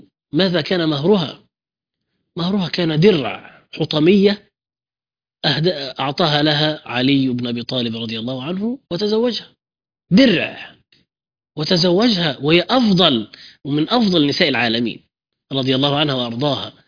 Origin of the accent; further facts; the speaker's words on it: Egypt; ممكن نلغي كثيرا من التجديدات التي في مراسم الزواج عندنا في مصر